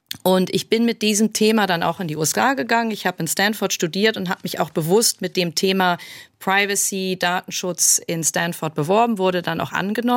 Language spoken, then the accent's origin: German; Bremen, Germany; Also ursprünglich komme ich aus Bremen, Hanseatin dritter Generation, habe in Osnabrück studiert, habe dann in Hamburg promoviert.